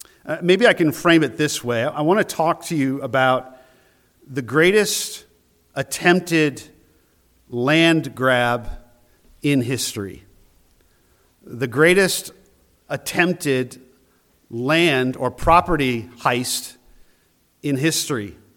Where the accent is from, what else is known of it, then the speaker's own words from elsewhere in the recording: New Hampshire, United States; I mean, I was born in New Hampshire, and so I'm a New Hampshire native. I'm thankful for that. I'm proud of that.